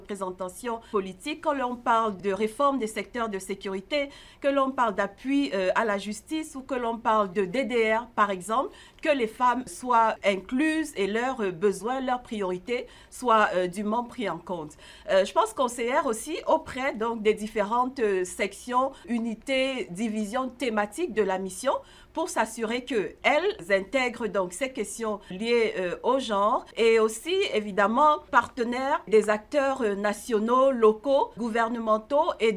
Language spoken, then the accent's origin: French; Cameroon; now in Kinshasa, Democratic Republic of the Congo; je suis du Cameroun et je suis la conseillère genre principale à la mission des Nations Unies en RD Congo, à Kinshasa, basée à Kinshasa.